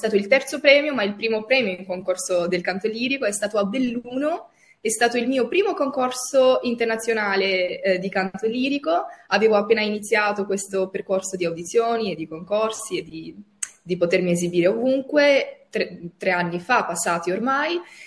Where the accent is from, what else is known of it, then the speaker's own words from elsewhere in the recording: Albania; io sono albanese, sarò per sempre albanese, l'Albania è la mia casa, i miei genitori sono lì, quindi mi sentirò sempre così.